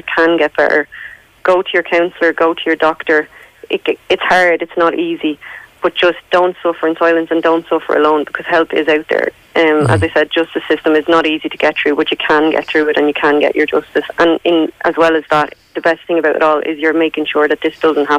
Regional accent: Ireland; also born or lived in Australia; I came home for good from Australia in December 2015. And the case was first heard in the courts in Ireland in March 2016.

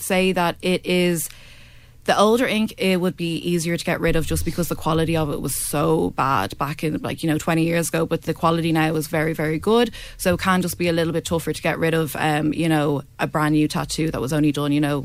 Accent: Greystones, Leinster, Ireland; I'm from Greystones

